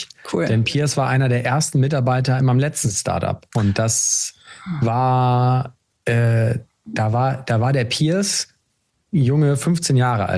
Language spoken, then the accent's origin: German; Hamburg, Germany; Ich bin Hamburger Tech-Unternehmer